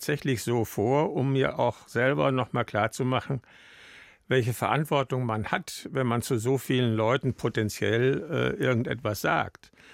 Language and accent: German; North Rhine-Westphalia, Germany; Aber ich komme aus Nordrhein-Westfalen